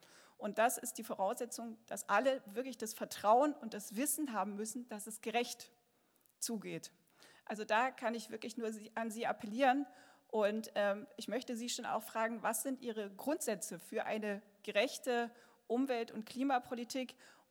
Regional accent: Dresden, Saxony, Germany; ich komme auch aus Dresden.

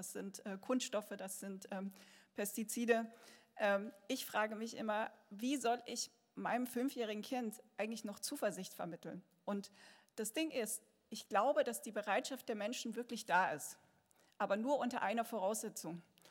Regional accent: Dresden, Saxony, Germany; ich komme auch aus Dresden.

